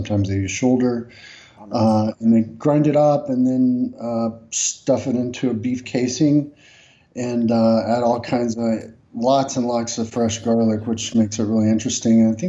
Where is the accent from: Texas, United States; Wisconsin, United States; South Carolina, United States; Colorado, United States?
Texas, United States; Beaumont; Yeah, I grew up in Beaumont.